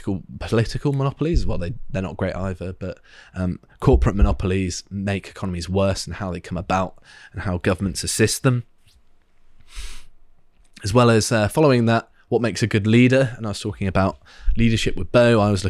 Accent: South West England, United Kingdom; I grew up in Devonshire in southern England, basically the opposite end of the UK.

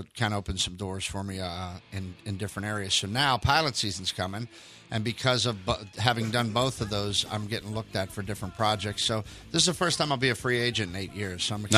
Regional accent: Pittsburgh, Pennsylvania, United States; I did halftime in my hometown in Pittsburgh, which was awesome.

